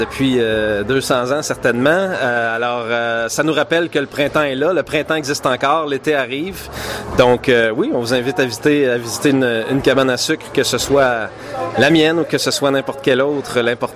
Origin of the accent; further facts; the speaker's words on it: Notre-Dame-du-Mont-Carmel, Quebec, Canada; Ben, en fait, moi, j'ai grandi ici, à Notre-Dame-du-Mont-Carmel. J'ai passé une bonne partie de ma vie.